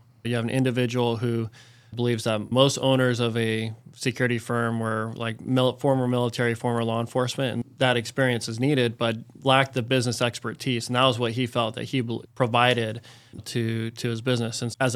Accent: Oceanside, California, United States; I grew up in Oceanside. Mm-hmm. I'm the youngest of four. I have a twin brother. My dad was in the Navy.

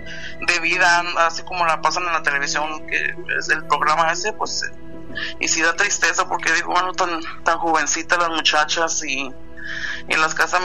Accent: Zamora, Michoacán, Mexico; also born or lived in Guadalajara; Yo soy de Michoacán. Nací en Guadalajara, pero me crié en Zamora, Michoacán. Y cuando viví un tiempo en Guadalajara con una tía

